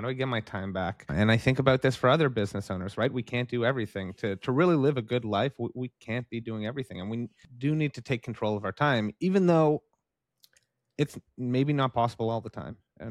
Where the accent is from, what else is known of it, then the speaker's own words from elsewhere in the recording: Canada; I'm from Canada. I know the Canadian healthcare system